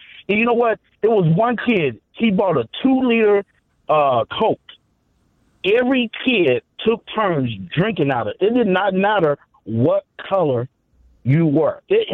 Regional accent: Chicago, Illinois, United States; moved away as an adult; now in Lombard, United States; I lived in the inner city. I came from Cabrini Green. I came from the Inglewood area. At 25 years old, I decided, met a nice woman, my son, mother. We moved out to the suburbs

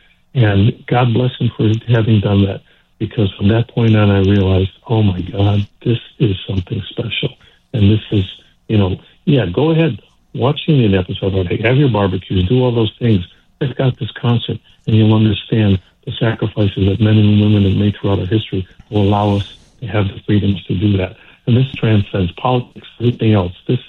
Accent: Chicago, Illinois, United States; now in California, United States; Chicago's will always be a hometown, and my wife had a restaurant here in California called Taste Chicago for 16 years.

